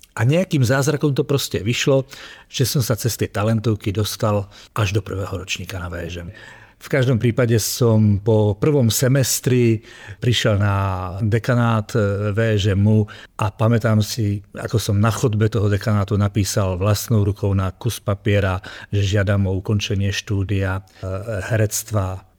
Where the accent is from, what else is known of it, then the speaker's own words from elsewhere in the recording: Martin, Žilina Region, Slovakia; also born or lived in Bánovce nad Bebravou; Narodil som sa v západoslovenských Bánovciach nad Bebravou. Bestarostné roky detstva a dospievania som prežil v stredoslovenskom Martine.